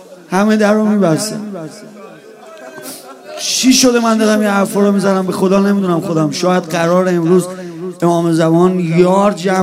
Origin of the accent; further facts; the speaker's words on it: Iran; born there; ما اصلا تو ایران به دنیا اومدیم توی یه جایی به دنیا اومدیم همه محب به ابی عبدالله همه محب به امیرالمومنین